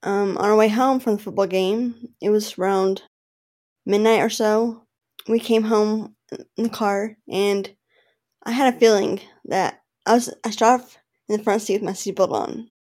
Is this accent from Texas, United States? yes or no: yes; Texas, United States; I'm from Texas, and I am a mother to two little girls who are really outgoing and fun.